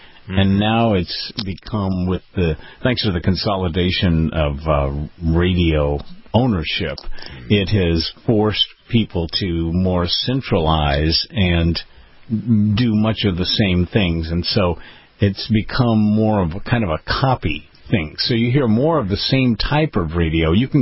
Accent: West Coast, United States; And I grew up on the West Coast, and basically my early experience with talk radio was a guy by the name of Joe Pine

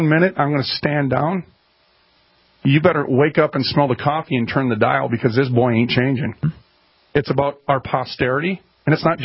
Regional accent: United States; I'm on the side of America here, friends, and I'm an American. I'm a patriot.

